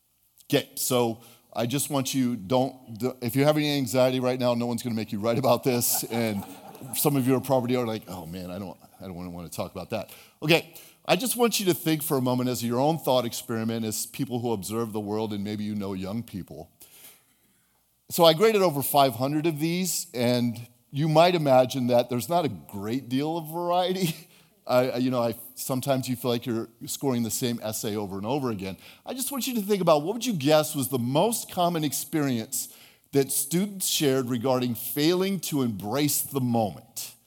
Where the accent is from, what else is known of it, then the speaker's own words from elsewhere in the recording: Portland, United States; I'm from Portland, and I taught high school English for 30 years.